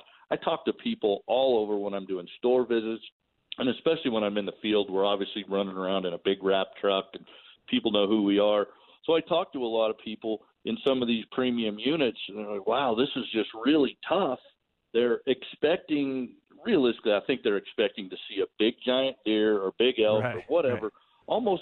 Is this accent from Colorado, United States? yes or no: yes; Colorado, United States; But I'm passionate about big game. I grew up in Colorado.